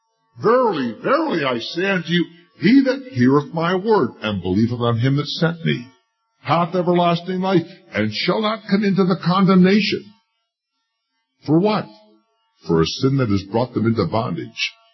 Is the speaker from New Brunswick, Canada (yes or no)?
yes; New Brunswick, Canada; I am from New Brunswick, way out on the eastern coast